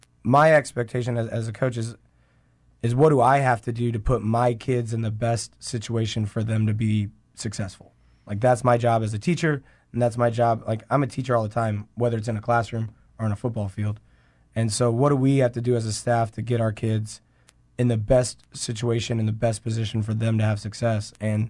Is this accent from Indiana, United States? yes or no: yes; Elkhart, Indiana, United States; also born or lived in Lafayette; now in Frankfort, United States; I've lived all over the state. I've lived in Indy. I grew up in Elkhart. I've lived in Lafayette.